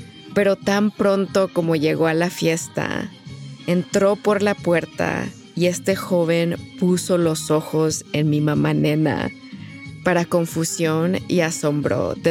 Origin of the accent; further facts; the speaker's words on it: Mexico; born there; el racismo dentro de mi propia familia y dentro de México, el país donde nací y donde nacieron mis padres. Y también los privilegios que me ha dado el hecho de ser una latina de tez blanca.